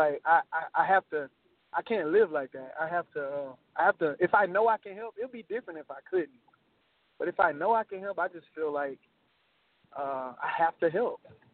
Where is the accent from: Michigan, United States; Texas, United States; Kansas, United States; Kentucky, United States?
Texas, United States; Houston; I'm from Houston, Texas. I was born and raised in inner city Houston, Texas.